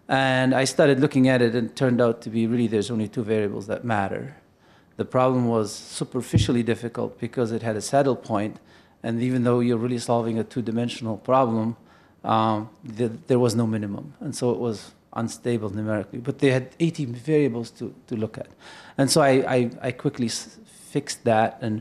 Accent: Libya; I did a PhD in physics, and I'm from Libya, so they sponsored me to come here, and so I went back.

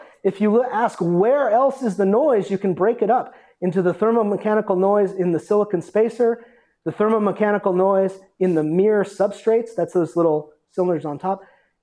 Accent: Las Vegas, Nevada, United States; I'm from Las Vegas, so I'm attracted to blinking lights in the laboratory.

